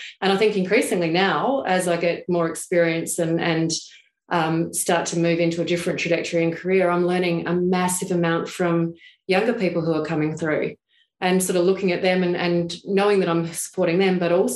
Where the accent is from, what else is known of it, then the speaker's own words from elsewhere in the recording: Port Pirie, South Australia, Australia; And so I was this, you know, this young girl growing up in Port Pirie who was just passionate about social issues before social issues became social issues.